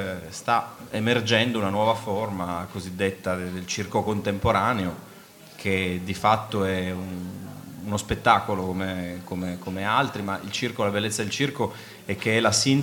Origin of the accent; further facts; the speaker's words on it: Turin, Piedmont, Italy; no, io sono di Torino